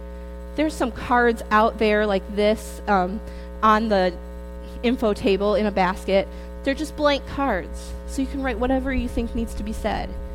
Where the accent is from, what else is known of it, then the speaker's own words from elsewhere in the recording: Holt, Michigan, United States; I grew up in Holt.